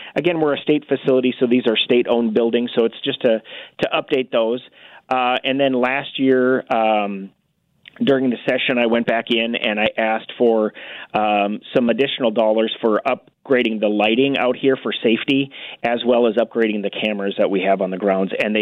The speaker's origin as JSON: {"language": "English", "region": "North Dakota", "country": "United States", "tie": "born or raised there", "said": "In North Dakota, yeah."}